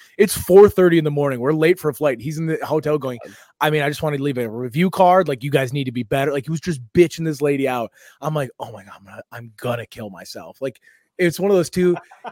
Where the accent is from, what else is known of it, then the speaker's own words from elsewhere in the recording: East Coast, United States; accent: East Coast; It's my accent, dude. I'm from the East Coast.